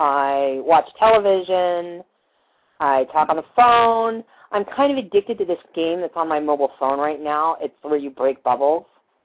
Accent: Maine, United States; now in Seattle, United States; It's the same way in New England, because I came from Maine before I moved to Seattle.

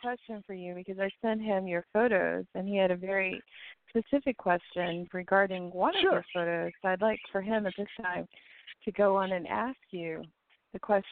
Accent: Miami, Florida, United States; Yeah, I'm from Miami. I'm glad you brought that up.

